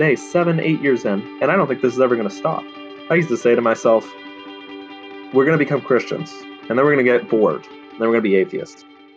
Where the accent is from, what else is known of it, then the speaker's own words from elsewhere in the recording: Southbridge, Massachusetts, United States; also born or lived in Maine / New York / Boston / Vermont; now in Lincoln, United States; I'm currently living in Lincoln, Nebraska, but I'm from Massachusetts originally, Southbridge, Massachusetts.